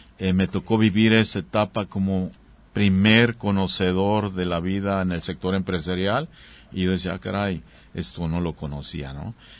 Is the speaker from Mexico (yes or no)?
yes; Autlán, Jalisco, Mexico; now in Puerto Vallarta, Mexico; un miembro de 8 de familia, en el cual pues la mayoría de mis hermanos somos de Autlán, 2 de mis hermanas de aquí de Puerto Vallarta